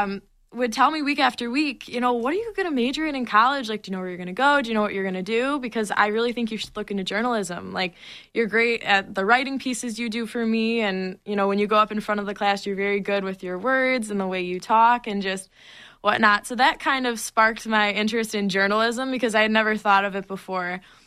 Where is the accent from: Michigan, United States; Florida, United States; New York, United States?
Michigan, United States; Milford; I'm from Milford, Michigan, so in the metro Detroit area, an hour northwest.